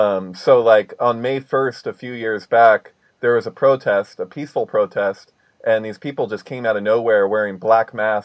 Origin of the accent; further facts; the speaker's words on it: Santa Cruz, California, United States; I grew up in Santa Cruz. So I was born here. I was raised here. It's just a little south of San Francisco.